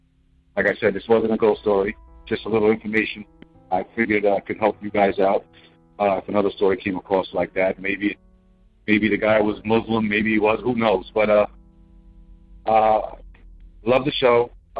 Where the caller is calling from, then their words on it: New Jersey, United States; I'm calling in from Jersey. A long-time listener.